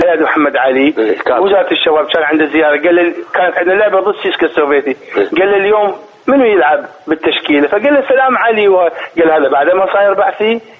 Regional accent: Iraq; moved away as an adult; طلعت من 80 من العراق، عمري 22 سنه 21 سنه

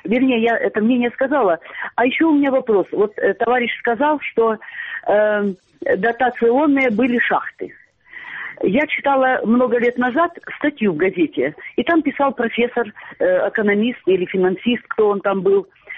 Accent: Donetsk Oblast, Ukraine; Я из Донецкой области.

